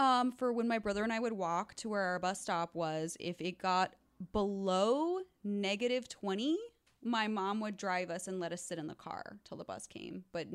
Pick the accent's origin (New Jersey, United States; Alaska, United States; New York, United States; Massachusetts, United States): Alaska, United States; also born or lived in Oregon; I grew up in the Pacific Northwest, so all my family's in Oregon. But for whatever reason, my dad took us to Alaska when we were young.